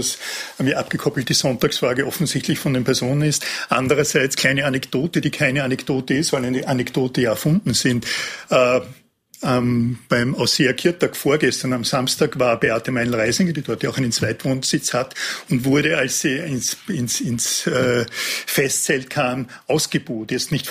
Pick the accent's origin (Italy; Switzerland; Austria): Austria; Ebensee, Upper Austria; Und in meiner Heimatgemeinde Ebensee gibt es seit 2884 Jahren einen sozialdemokratischen Bürgermeister.